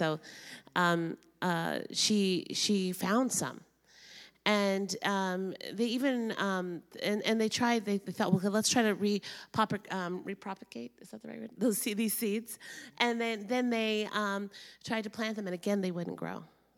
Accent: Oklahoma, United States; So I am from the Pawnee Nation of Oklahoma.

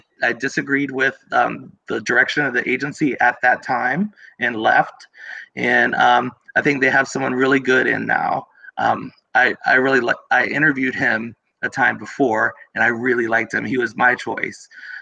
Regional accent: Southern US, United States; I'm originally from East Coast. I'm like Southern raised. And I moved out here in 2012.

